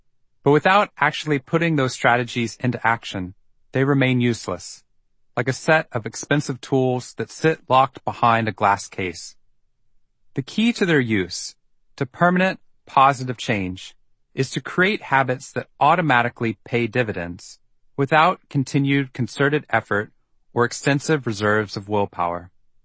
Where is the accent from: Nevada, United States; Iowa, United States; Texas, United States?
Texas, United States; Waco; I was coming to the tail end of my 90 hours of volunteer firefighting training in my hometown of Waco, Texas.